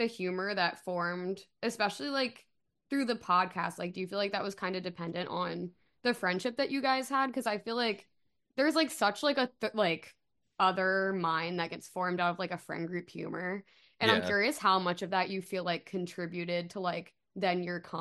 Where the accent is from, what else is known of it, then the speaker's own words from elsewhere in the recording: Philadelphia, Pennsylvania, United States; It was always music for us because, like, we're both from Philly.